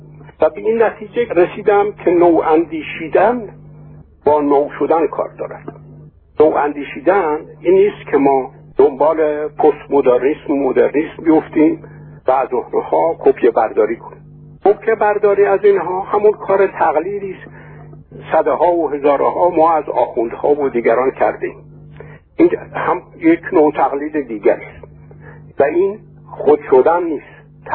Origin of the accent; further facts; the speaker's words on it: Tehran, Tehran Province, Iran; moved away as an adult; also born or lived in Kashan; now in Germany; من در سال 1307 در کاشان متولد شدم. پس از اون با خانواده به تهران اومدیم در 6 سالگی و از اون پس در تهران به تحصیل پرداختم